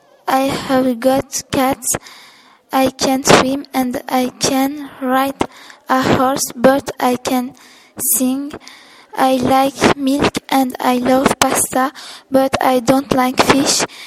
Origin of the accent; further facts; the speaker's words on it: Chalon-sur-Saône, Bourgogne-Franche-Comté, France; English is a second language; I am 12. I come from France. I live in Chalon-sur-Saône.